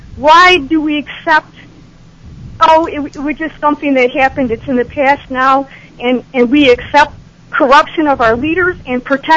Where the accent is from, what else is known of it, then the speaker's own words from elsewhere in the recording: Detroit, Michigan, United States; I'm from Detroit.